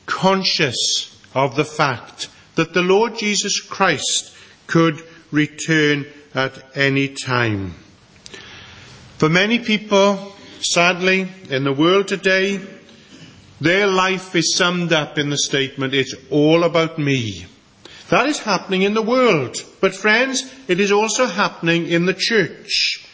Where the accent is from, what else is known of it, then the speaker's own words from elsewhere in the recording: Wales, United Kingdom; As you know, I grew up in Pembrokeshire, and the one thing that Pembrokeshire was famous for was that you always had a good crop of new potatoes May, June time.